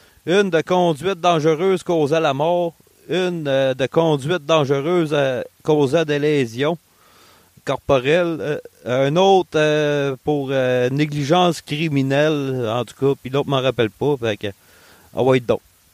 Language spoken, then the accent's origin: French; Saint-Georges-de-Beauce, Quebec, Canada; Ça est arrivé dans mon patelin à Saint-Georges-de-Beauce.